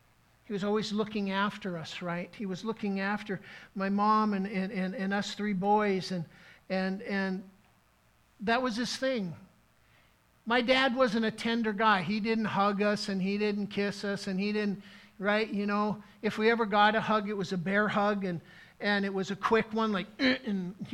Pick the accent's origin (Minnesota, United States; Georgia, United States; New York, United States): Minnesota, United States; I've told you over and over again that we grew up on the Indian reservation in northern Minnesota.